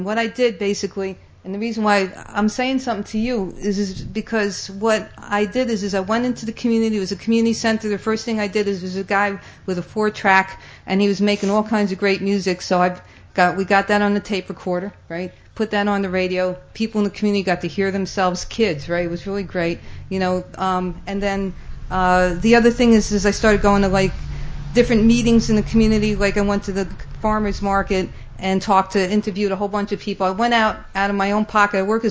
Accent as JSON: {"language": "English", "town": "Hudson", "region": "New York", "country": "United States", "said": "All right. Hi … actually I'm coming from Hudson, New York."}